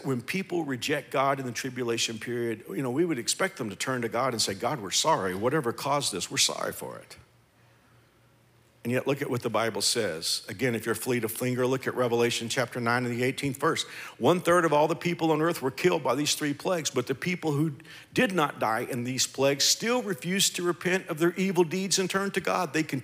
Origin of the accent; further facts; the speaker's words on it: Fort Worth, Texas, United States; Listen, I had to be in my hometown of Fort Worth this week.